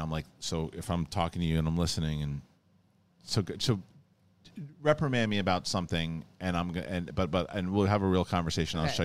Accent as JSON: {"language": "English", "town": "Bayside", "region": "New York", "country": "United States", "tie": "born or raised there", "said": "Which is when I grew up in Bayside."}